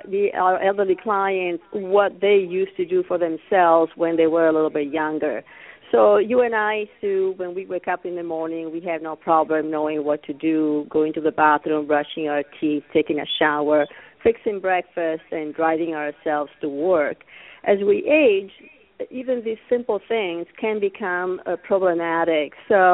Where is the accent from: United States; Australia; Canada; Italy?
Italy; I was a nurse in Italy. That's where I'm from. You were wondering about my accent. I'm from Italy.